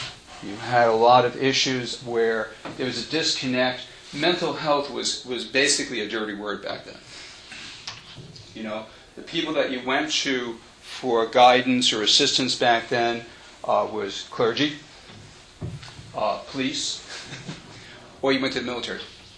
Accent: New York City, New York, United States; Now, my own history is that I come from New York City.

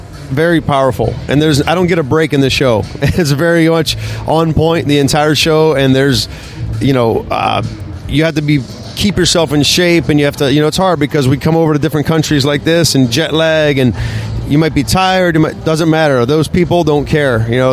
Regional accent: Pittsburgh, Pennsylvania, United States; when I was 16, 15, I used to see him in Pittsburgh, in my hometown

